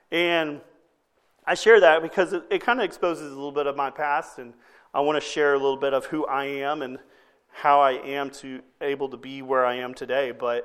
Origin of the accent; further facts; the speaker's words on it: Scurry, Texas, United States; I've yet to see another town named Scurry, but one day maybe I'll find a town named Scurry. But growing up in Scurry, I remember growing up